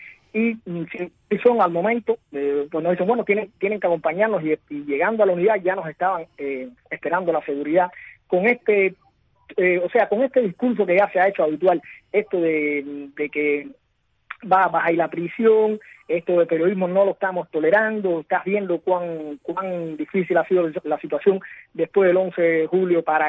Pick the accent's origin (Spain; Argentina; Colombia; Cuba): Cuba; partiendo de que somos los mismos cubanos a pie, esos cubanos que vivimos acá en Cuba